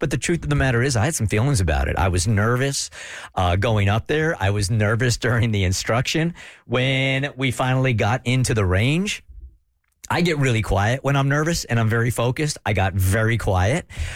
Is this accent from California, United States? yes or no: yes; San Diego, California, United States; now in US South; so I grew up in San Diego where guns in the part of San Diego that I grew up in just weren't part of the culture. Now, I live in the South now.